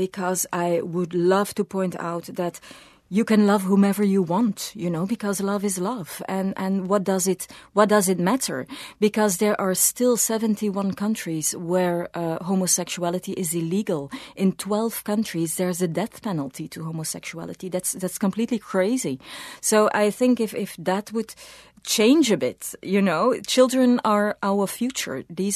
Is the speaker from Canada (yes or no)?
no; Belgium; I'm from Belgium.